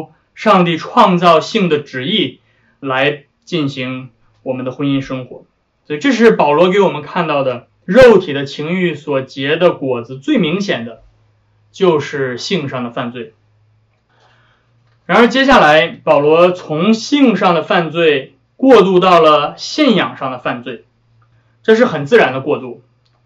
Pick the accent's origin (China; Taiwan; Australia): China; 包括我们中国人非常常见的算命